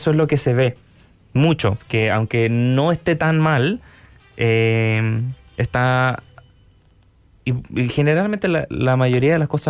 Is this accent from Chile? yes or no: yes; Chile; Jimmy y yo los dos somos chilenos